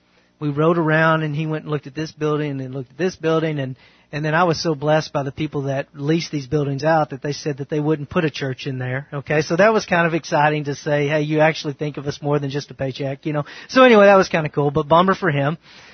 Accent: the South, United States; I grew up in the South, okay, and my family are Southerners.

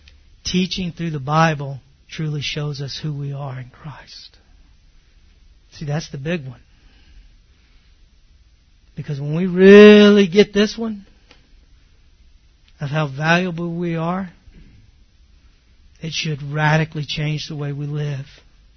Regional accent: Texas, United States; And growing up in East Texas, it either bites you, stings you, gores you. It's pretty rough country.

